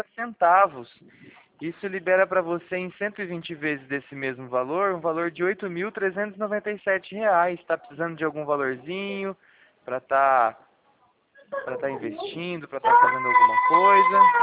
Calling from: Paraná, Brazil; Meu número, eu sou do Paraná, tá?

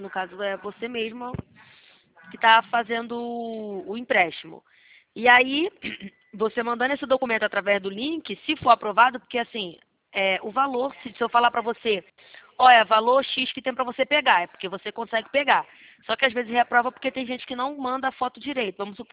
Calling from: Campinas, São Paulo, Brazil; Eu falo aqui da região de Campinas, São Paulo, conhece?

